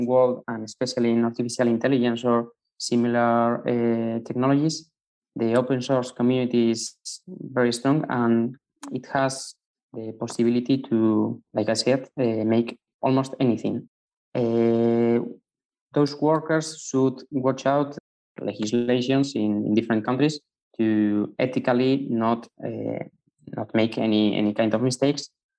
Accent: Basque Country, Spain; I'm from the Basque Country in Spain.

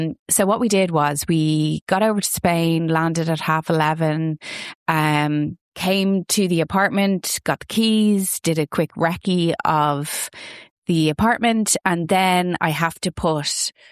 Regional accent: Ireland; Yeah, do you know what? Because we're Irish and we just get on with it, and we're not, because the heat wave will be over tomorrow.

